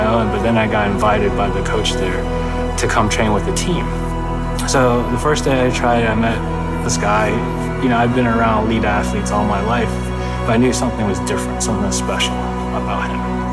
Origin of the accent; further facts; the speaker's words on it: Tallahassee, Florida, United States; I grew up in Tallahassee, Florida. I was the only Asian child in my entire school.